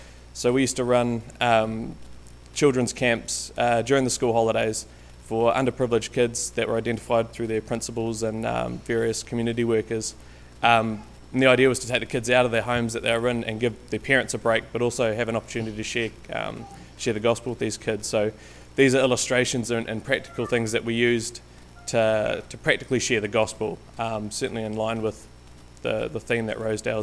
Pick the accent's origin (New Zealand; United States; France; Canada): New Zealand; Canterbury; I'm from Canterbury Way, is probably where I'd call home. Born overseas, couple of Kiwi parents.